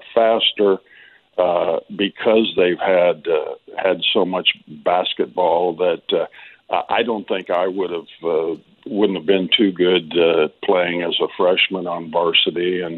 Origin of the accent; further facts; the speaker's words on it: Batavia, United States; Coach Hall came to Batavia and stayed